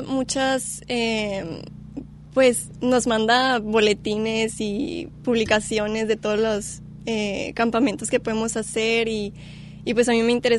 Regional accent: Hermosillo, Sonora, Mexico; Soy de Hermosillo, Sonora.

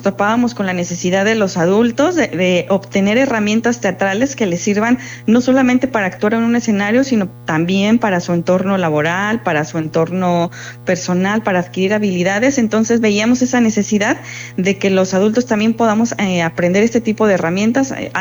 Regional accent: Mexico City, Mexico; now in Puerto Vallarta, Mexico; yo llegué a Vallarta hace 8 años, yo soy chilanga, o fui chilanga

